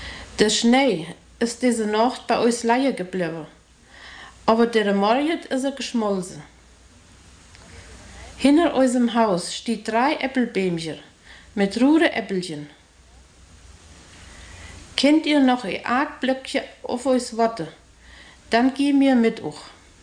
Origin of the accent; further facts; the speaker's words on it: Drachhausen, Brandenburg, Germany; born there; Ich bin geboren in Drahausen.